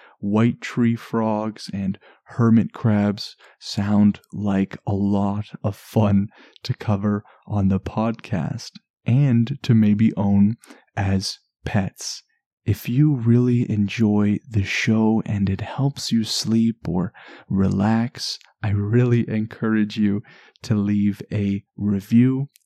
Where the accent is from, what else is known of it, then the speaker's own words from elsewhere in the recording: Canada; I am from Canada